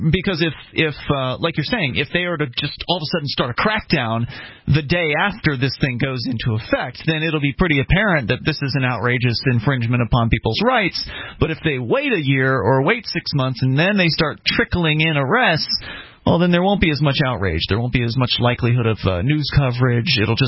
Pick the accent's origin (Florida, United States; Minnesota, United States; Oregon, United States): Florida, United States; Sarasota; I'm from Sarasota, Florida, and there's bus stops everywhere down there